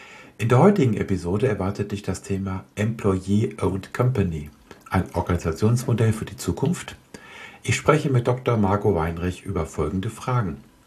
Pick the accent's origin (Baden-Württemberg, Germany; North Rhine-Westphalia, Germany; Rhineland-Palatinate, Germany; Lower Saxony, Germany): Lower Saxony, Germany; Göttingen; in meiner Heimat Göttingen ansässig ist, verfolge ich natürlich auch die Entwicklung sehr aufmerksam.